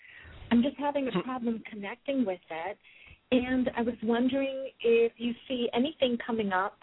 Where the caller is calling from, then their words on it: California, United States; I'm calling from California.